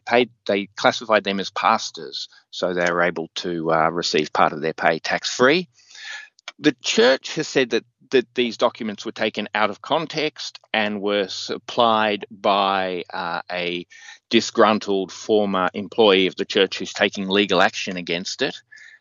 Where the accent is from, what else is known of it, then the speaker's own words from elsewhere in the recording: New South Wales, Australia; Apparently, I'm from New South Wales, so we don't really follow AFL